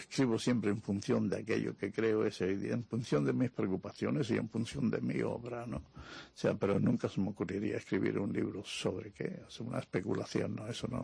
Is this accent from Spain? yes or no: yes; Tenerife, Canary Islands, Spain; me alegro muchísimo de haber podido trabajar y dejar algo en mi tierra también, ¿no?, en Tenerife